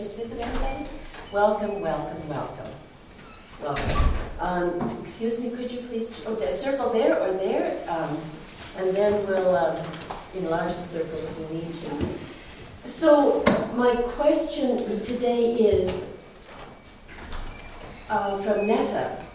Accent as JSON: {"language": "English", "town": "Seattle", "region": "Washington", "country": "United States", "tie": "born or raised there", "lives_now": "Edmonton, Canada", "said": "I come down from Edmonton, Alberta. I grew up in Seattle, Washington, in a Lutheran home."}